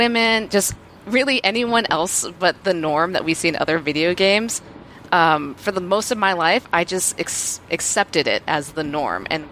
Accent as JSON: {"language": "English", "region": "Southwest", "country": "United States", "tie": "born or raised there", "said": "So I grew up in the Southwest, so I really responded to the depiction of, like, the desert, the lifestyle of the desert, sort of the mentality of the Southwest"}